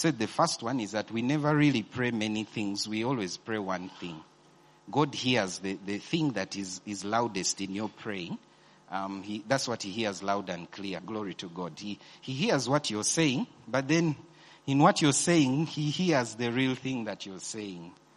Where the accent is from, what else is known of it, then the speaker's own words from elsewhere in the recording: Sembabule, Central Region, Uganda; born there; I can't start telling him I was born in Sembabule, my mother died, then what?